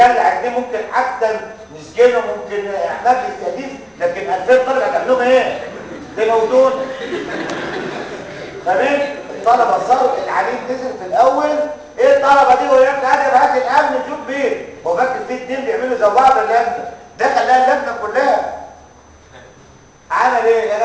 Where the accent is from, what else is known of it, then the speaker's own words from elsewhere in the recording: Egypt; في ناس عندنا في مصر